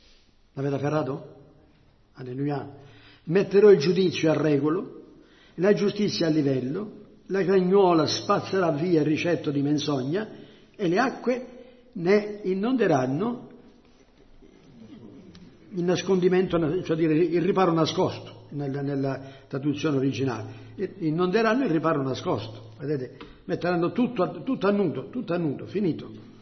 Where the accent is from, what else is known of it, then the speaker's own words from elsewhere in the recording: Switzerland; born there; first language French; Italian is a second language; mi piace leggere in francese perché mi trovo meglio nella comprensione. Sono nato in Svizzera con la lingua francese